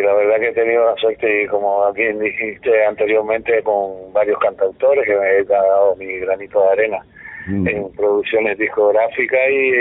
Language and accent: Spanish; Cuba; moved away as an adult; now in Spain; Y casualmente vine en el año 95, bueno, en el 93 vine de Cuba con un espectáculo, sí, a la ciudad de Zaragoza, estuve un año